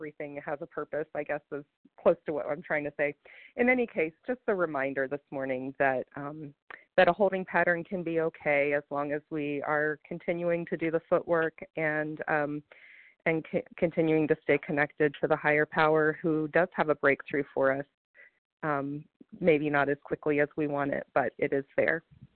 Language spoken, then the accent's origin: English; West Virginia, United States; I'm actually from West Virginia.